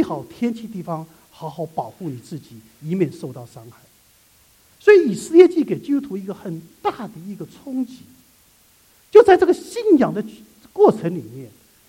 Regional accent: China; now in United States; 今天我们是一个中国人，我们住在湾区

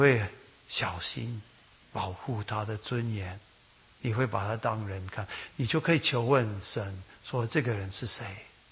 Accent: Taiwan; 我们台湾话说，你信的

